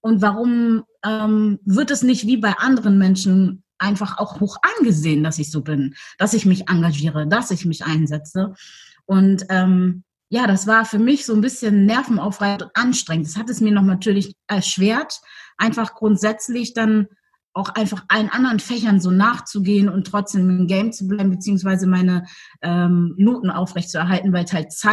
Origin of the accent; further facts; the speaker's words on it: Hamburg, Germany; born there; in Hamburg. Ich bin gebürtige Hamburgerin. Ja, war bis 2000 und, obwohl ich war kurzzeitig auch in Frankfurt, 2012, ich glaube 2014, 15.